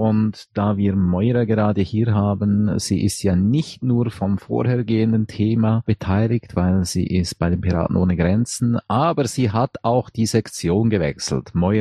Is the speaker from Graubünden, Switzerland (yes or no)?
yes; Graubünden, Switzerland; Ich als Bündner muss das natürlich unbedingt vorantreiben.